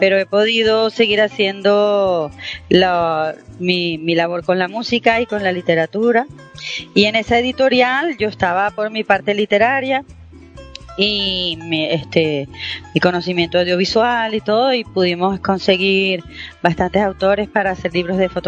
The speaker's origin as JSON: {"language": "Spanish", "country": "Venezuela", "said": "porque yo también soy española, o sea, soy venezolana y española"}